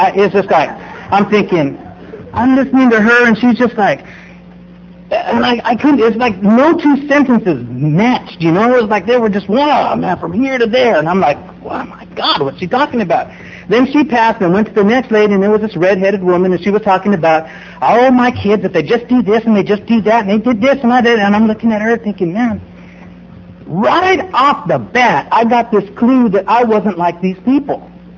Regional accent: Las Cruces, New Mexico, United States; I'm from Las Cruces, New Mexico, and I went into a meeting.

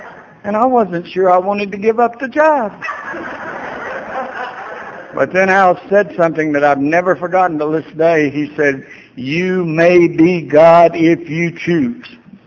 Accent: Georgia, United States; I grew up in South Georgia, you know, and I mean, I grew up in the Baptist church

